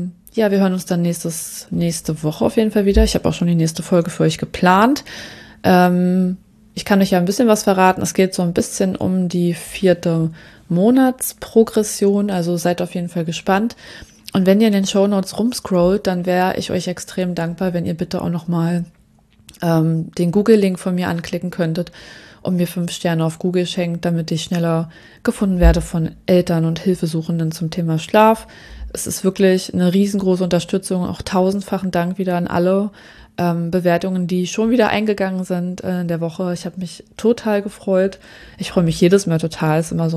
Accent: Germany; Weil man das ja so gewohnt ist, vielleicht auch als Deutsche, wenn ich das sagen darf

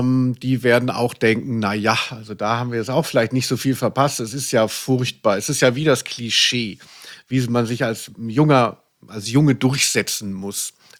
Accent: Cologne, North Rhine-Westphalia, Germany

